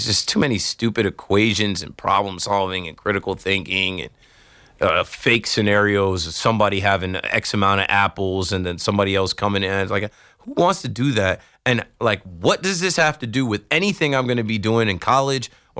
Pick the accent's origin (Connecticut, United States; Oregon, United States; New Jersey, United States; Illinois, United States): New Jersey, United States; In Jersey, I grew up in the Shore area of Monmouth County.